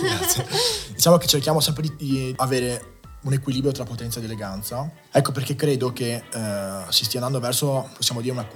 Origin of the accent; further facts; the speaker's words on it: Friuli-Venezia Giulia, Italy; E per riconnettermi alla mia terra, che è il Friuli, che è una terra secondo me incredibile, molto poco conosciuta